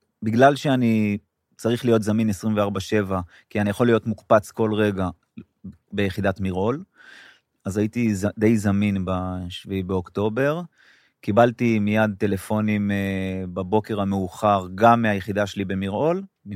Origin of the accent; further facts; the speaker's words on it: Gush Etzion, West Bank, Palestine; גדלתי בגוש עציון